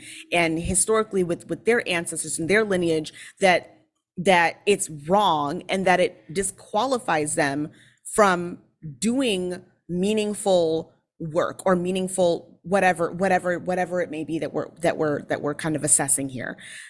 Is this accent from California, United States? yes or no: no; Minnesota, United States; accent: northern dialect; I am Minnesotan, first of all, so I have a northern dialect, and I was raised in suburban Minnesota, so I don't speak like I'm from Georgia, I don't speak like I'm from Tennessee